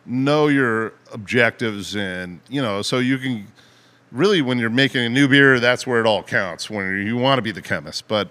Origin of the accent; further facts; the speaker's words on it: Ridgefield, Connecticut, United States; also born or lived in Weston; I grew up in Ridgefield. You know, I started in Weston, Connecticut.